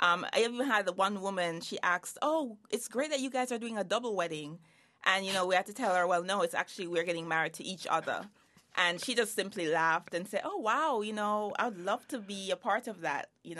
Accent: Jamaica; But I was like, well, I'm just as worthy as a Jamaican as well. That's my home.

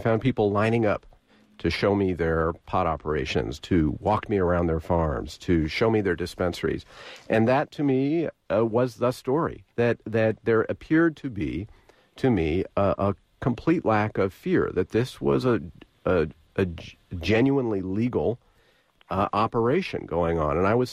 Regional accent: Berkeley, California, United States; now in Oakland, United States; I grew up in Berkeley. I came of age in the 1970s when marijuana use was very widespread. I live in Oakland now.

